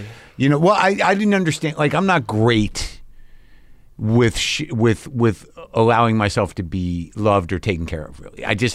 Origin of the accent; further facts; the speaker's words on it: New Mexico, United States; Because I went to Taos and I grew up in New Mexico.